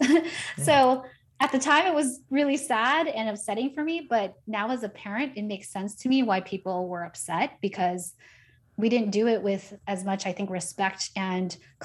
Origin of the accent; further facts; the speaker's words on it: San Diego, California, United States; So I'm Asian American and my parents immigrated from the Philippines. We grew up in a low-income neighborhood in San Diego.